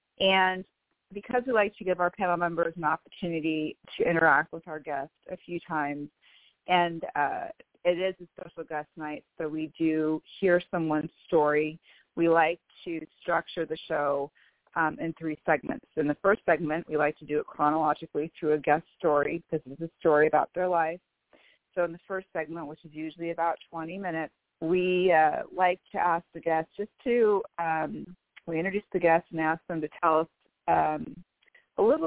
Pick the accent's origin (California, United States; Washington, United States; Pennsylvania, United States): Washington, United States; Bellevue; I am from Bellevue, Washington.